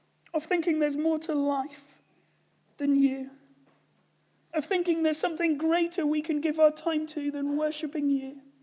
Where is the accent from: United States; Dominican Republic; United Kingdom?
United Kingdom; England; I think it's because I'm English.